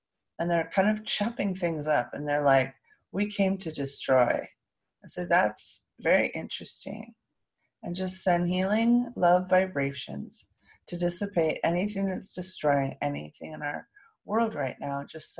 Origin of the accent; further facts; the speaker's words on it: California, United States; send some extra healing to my home state, California.